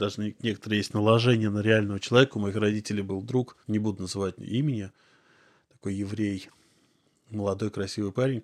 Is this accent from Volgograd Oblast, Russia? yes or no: no; Moscow, Russia; Ну, я родился в Москве, я коренной москвич.